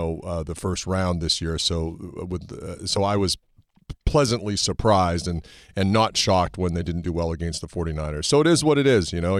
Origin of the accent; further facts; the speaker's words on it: Winnipeg, Manitoba, Canada; growing up in Winnipeg